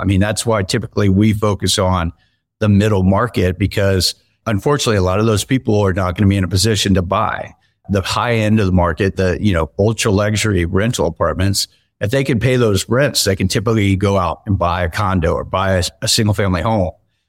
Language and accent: English; Tampa, Florida, United States; I grew up in Tampa, Florida, and I still spend a lot of time there.